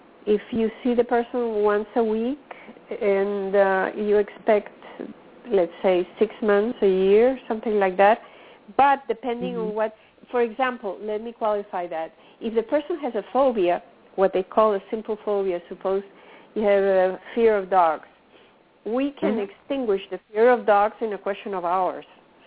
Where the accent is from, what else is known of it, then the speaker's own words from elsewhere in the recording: Venezuela; since I am from Venezuela, I have a Venezuelan license.